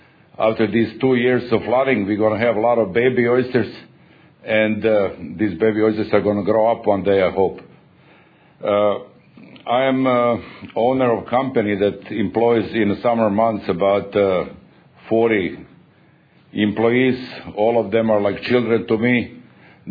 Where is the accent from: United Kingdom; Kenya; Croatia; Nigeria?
Croatia; now in United States; I'm Croatian American. I came here in 1972.